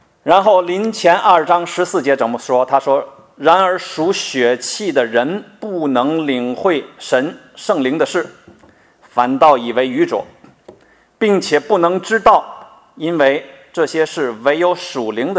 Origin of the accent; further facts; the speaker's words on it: Tianjin, China; 我们都是在大陆受的教育，从小就告诉我们没有神，人怎么进化出来？我是天津人